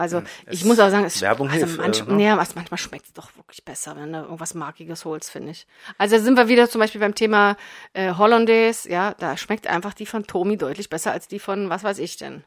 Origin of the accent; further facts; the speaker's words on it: East Germany, Germany; früher gab es die bei uns im Osten auch schon und ich habe die geliebt von meiner Oma